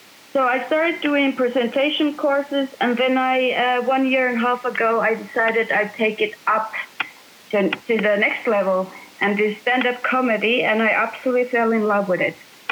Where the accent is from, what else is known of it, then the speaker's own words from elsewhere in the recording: Finland; English is a second language; now in United Kingdom; I'm from Finland. I make fun out of British people as I'm here.